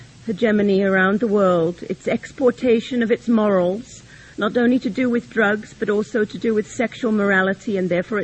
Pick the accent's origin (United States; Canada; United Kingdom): Canada; as a Canadian, I'm concerned that our country